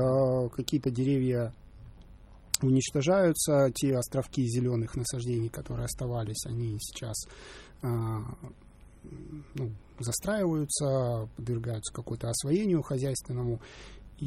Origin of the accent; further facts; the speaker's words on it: Vladivostok, Primorsky Krai, Russia; Я коренной житель Владивостока, вырос в пригороде, родился, вырос, прожил всю жизнь.